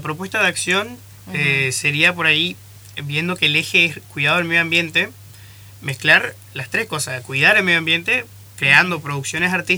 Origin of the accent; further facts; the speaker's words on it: Buenos Aires, Argentina; born there; Claro, o sea, nací en Buenos Aires, no estuve mucho tiempo.